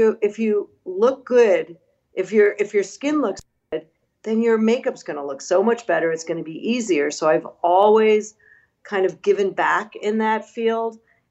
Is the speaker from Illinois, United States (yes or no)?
yes; Chicago, Illinois, United States; born or raised there; now in New York, United States